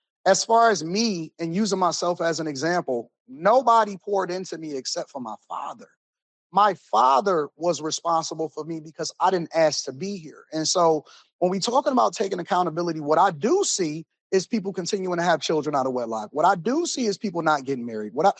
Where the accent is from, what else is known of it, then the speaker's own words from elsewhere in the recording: Detroit, Michigan, United States; As a person that is born and raised in Detroit, what I've seen is a predominantly Black city that was ran by Black people